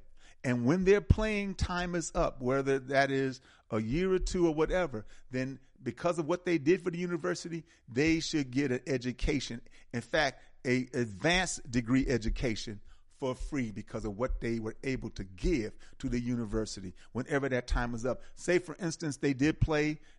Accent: Milwaukee, Wisconsin, United States; I remember Al McGuire at Marquette. I'm from Milwaukee.

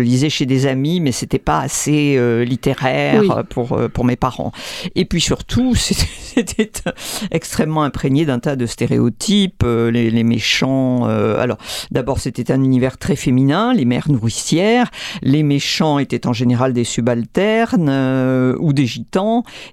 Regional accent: Arcachon, Nouvelle-Aquitaine, France; born there; also born or lived in North Africa; Je suis née à Arcachon, où je n'ai pratiquement jamais habité. Dans mon enfance, avec ma sœur, nous avons habité en Afrique du Nord, mais je n'y suis pas née.

